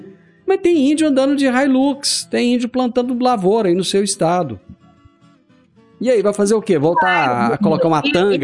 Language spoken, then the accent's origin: Portuguese; Brazil; a impressão que eu tenho enquanto brasileiro é que isso é muito mais uma questão política do que uma questão judicial